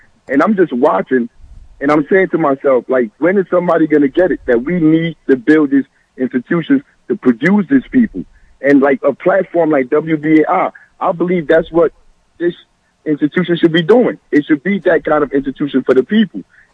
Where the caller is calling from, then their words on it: Newark, New Jersey, United States; I'm calling from Newark.